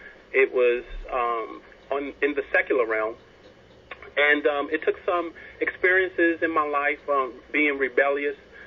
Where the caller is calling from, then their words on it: Jonesboro, Georgia, United States; We're in Atlanta, Georgia, actually Jonesboro suburb, about 25 minutes outside of the city of Atlanta.